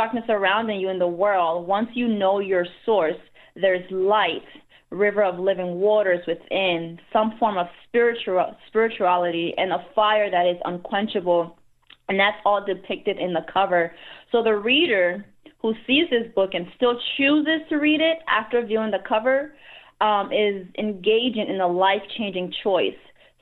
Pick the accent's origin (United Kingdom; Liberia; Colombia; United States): Liberia; born there; moved away; So I was born in West Africa, Liberia. During the Liberian Civil War, I came here in 2001 as a refugee